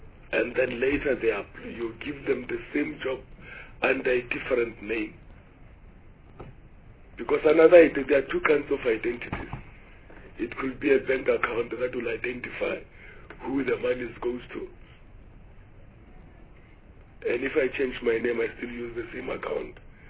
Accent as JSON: {"language": "English", "town": "Polokwane", "region": "Limpopo", "country": "South Africa", "said": "I'm from Polokwane. I'm from Limpopo."}